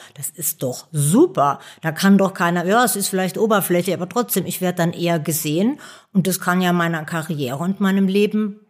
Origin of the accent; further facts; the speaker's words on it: Speyer, Rhineland-Palatinate, Germany; Ich komme aus einer kleinen, einer der ältesten Städte Deutschlands. Ich komme aus Speyer am Rhein, das ist in Rheinland-Pfalz. Ich habe eine ganz schöne Kindheit, sehr unbeschwert dort verbracht